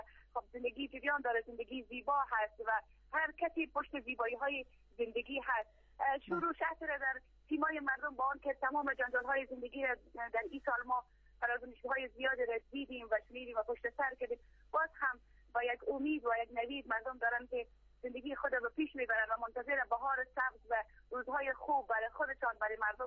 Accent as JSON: {"language": "Persian", "country": "Afghanistan", "tie": "born there", "said": "در این وطن هستیم، در این وطن زاده شدیم"}